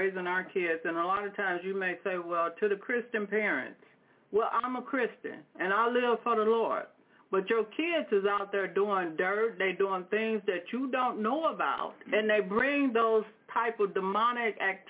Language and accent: English; East St. Louis, Illinois, United States; We had a 500 square room house that, I mean, really a shack, and we come from East St. Louis, so that's one of the, I guess, the crime capitals of the world.